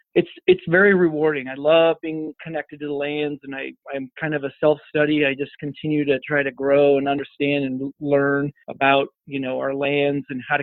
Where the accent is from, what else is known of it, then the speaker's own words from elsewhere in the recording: Oregon, United States; Well, since I'm a lot older than you guys, I grew up in Eastern Oregon.